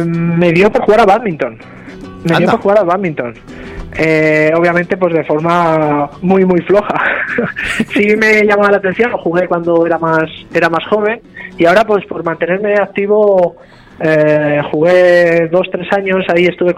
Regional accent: Castilla-La Mancha, Spain; porque bueno, pues en mi pueblo está próximo a Cañete

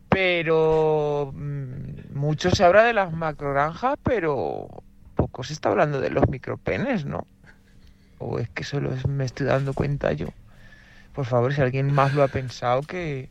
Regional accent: Soria, Castile and León, Spain; Yo soy de Soria y bueno, este fin de semana he decidido venirme por La Mancha a darme una vueltecilla

